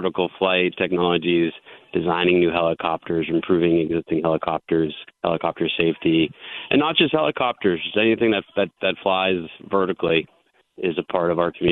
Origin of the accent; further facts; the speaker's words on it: Boston, Massachusetts, United States; So there was a nor'easter. I'm from Boston, so I'm very familiar with that.